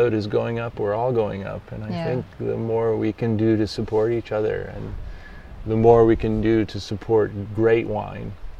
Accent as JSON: {"language": "English", "country": "United States", "said": "And he immediately clocked my accent and said, \"You are English?\" And I said, no, I'm American."}